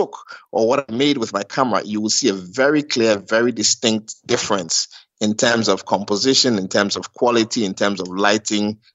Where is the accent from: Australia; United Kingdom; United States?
Australia; Melbourne, Victoria; also born or lived in Mount Hagen, Papua New Guinea / Kumasi, Ghana / Accra, Ghana; now in Ghana; So I grew up in Melbourne, spent some years in Mount Hagen in Papua New Guinea. And then after that, we moved back to Ghana. So I spent a few years, maybe 3 years in Kumasi. And then we moved from Kumasi in Ghana to Accra in Ghana